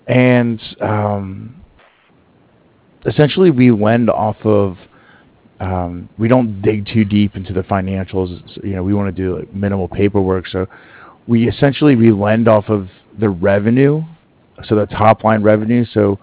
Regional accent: East Coast, United States; I used to bank with them. I'm from the East Coast.

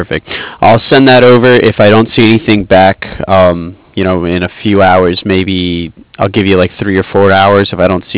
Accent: New Jersey, United States; I'm originally from the New Jersey area, New York City area. I went to a couple of Rochester Red Wings games when I was growing up.

